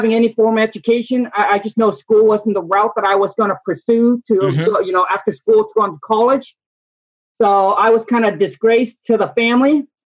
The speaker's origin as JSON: {"language": "English", "country": "Vietnam", "tie": "born there", "second_language": "English", "said": "I was born in Vietnam, super poor."}